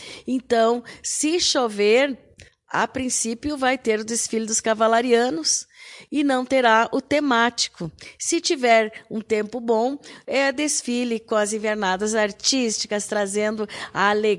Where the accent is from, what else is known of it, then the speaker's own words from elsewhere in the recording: Rio Grande do Sul, Brazil; tendo essa possibilidade de um dia só como todos nós somos gaúchos